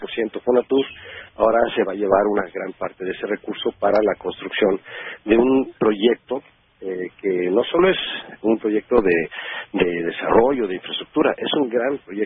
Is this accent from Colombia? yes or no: no; Mexico; como mexicanos nos está llamando la atención.